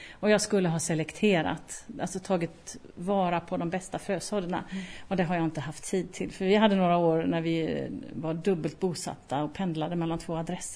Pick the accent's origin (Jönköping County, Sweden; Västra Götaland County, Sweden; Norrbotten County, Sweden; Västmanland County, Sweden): Västra Götaland County, Sweden; Mölndal; hade en fantastisk trädgård hemma i Mölndal som vi är ifrån.